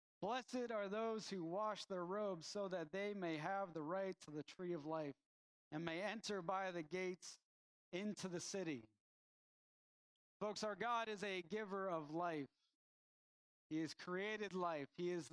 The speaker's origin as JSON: {"language": "English", "region": "Arizona", "country": "United States", "tie": "born or raised there", "said": "So growing up in Arizona, one of the things that we had an abundance of was cacti. There was cactus everywhere."}